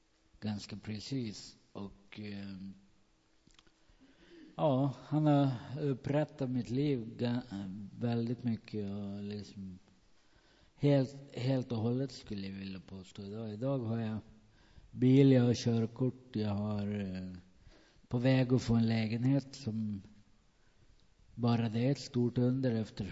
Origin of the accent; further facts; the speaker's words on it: Dala-Floda, Dalarna County, Sweden; Jag är född och uppvuxen i Dalafloda.